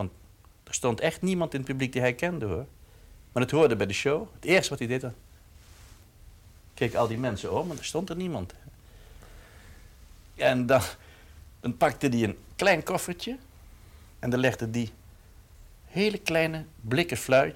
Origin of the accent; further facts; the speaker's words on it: Sittard, Limburg, Netherlands; born there; Ik ben in Sittard geboren, een klein stadje in Zuid-Limburg.